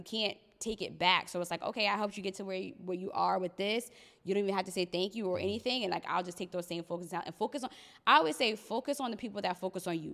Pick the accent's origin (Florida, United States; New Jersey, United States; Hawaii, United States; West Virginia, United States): New Jersey, United States; And he's just, and we're from Jersey, so most people don't let people in.